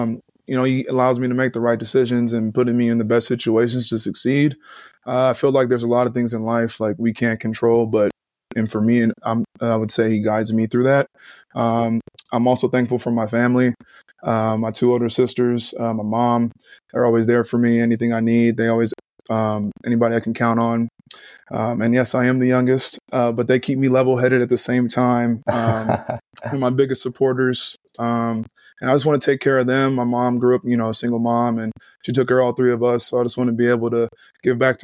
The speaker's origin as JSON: {"language": "English", "town": "Fontana", "region": "California", "country": "United States", "said": "I'm originally from Fontana, California."}